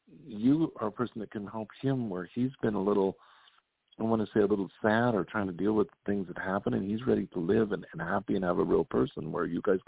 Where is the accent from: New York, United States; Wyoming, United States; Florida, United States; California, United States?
Wyoming, United States; also born or lived in Galveston, Texas; I come from Wyoming, and they do have a little bit about.